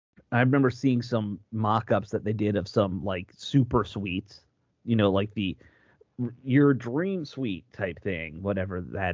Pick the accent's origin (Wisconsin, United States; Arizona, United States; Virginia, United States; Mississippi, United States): Virginia, United States; Oh, no, I grew up in Virginia. I hate it with a fiery passion.